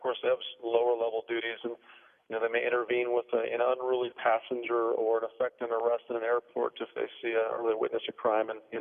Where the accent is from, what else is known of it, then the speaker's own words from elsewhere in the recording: Idaho, United States; also born or lived in Wyoming; my family, I grew up in Idaho and Wyoming, we're all hunters and fishers